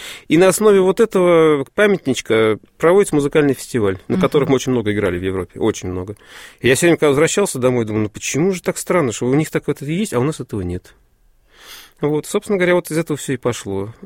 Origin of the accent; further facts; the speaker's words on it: Moscow, Russia; И так получилось, что я стал жителем этого села 20 лет назад. То есть я родился и вырос в Москве, но мы с женой 20 лет назад решили, что нам нужен дом и много детей.